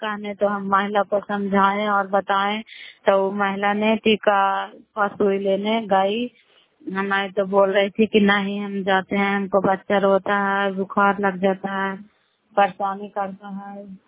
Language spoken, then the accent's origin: Hindi; Bihar, India; नालंदा जिला करौली ब्लॉक के निवासी हूँ